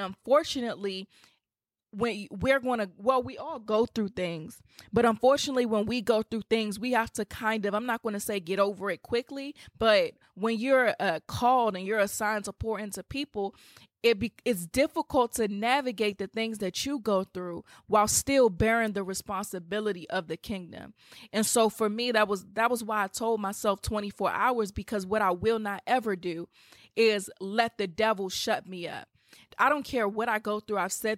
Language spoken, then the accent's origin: English; Washington, District of Columbia, United States; So come to DC. I would love to meet you guys in my hometown.